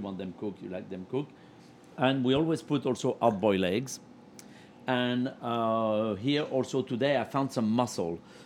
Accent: Lyon, Auvergne-Rhône-Alpes, France; I'm from Lyon, near Burgundy

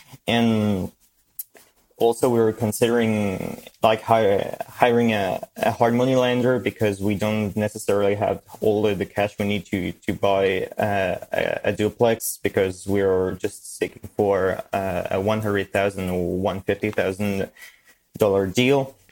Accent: France; I'm from France. I live in France, just about a kilometer away from the German border. And so my question is, as I'm an 18-year-old boy from France, and so a foreign citizen

